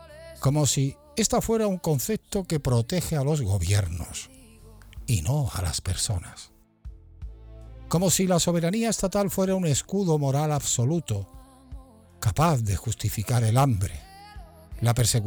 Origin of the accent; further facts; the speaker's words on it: Spain; Venezuela es una triste tragedia humanitaria que nos toca como españoles de lleno